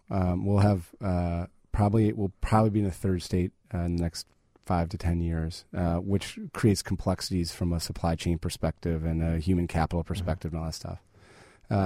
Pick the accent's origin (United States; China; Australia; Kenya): United States; Chicago, Illinois